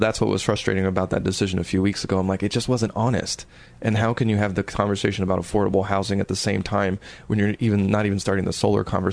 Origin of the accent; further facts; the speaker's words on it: California, United States; I grew up in the Inland Empire in the 80s.